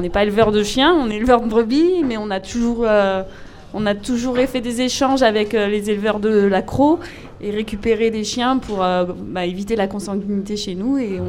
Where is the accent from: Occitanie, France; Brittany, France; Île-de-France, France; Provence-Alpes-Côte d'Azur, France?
Île-de-France, France; Paris; Je vais me faire huer, je suis parisienne.